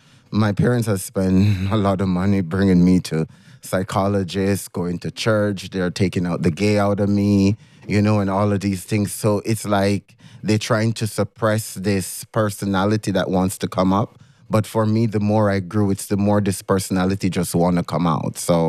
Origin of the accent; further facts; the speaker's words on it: Jamaica; In my community, it's very different. I'm from Jamaica.